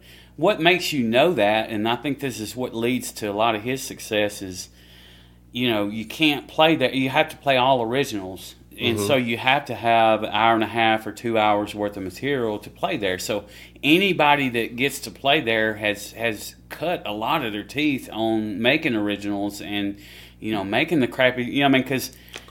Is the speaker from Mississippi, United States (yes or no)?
yes; Corinth, Mississippi, United States; Okay, so I'm from Corinth, Mississippi, which is about 2 hours north of Columbus here.